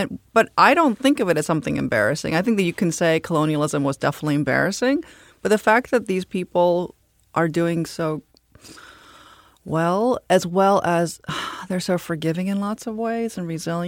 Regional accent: United States; And then I realized that, of course, I'm Korean American, so I'm soft.

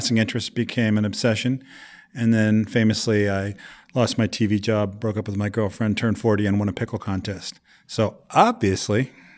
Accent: Vermont, United States; I grew up in New England, Vermont specifically, and made pickles with my mom and dad in the summertime.

